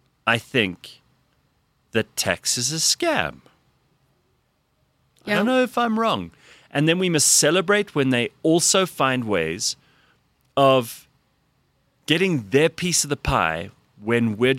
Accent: South Africa; we're meant to get excited as South African citizens

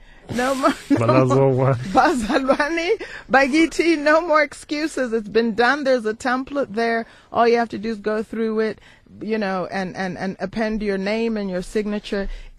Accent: United States; that's why I use the word house because I grew up in the United States.

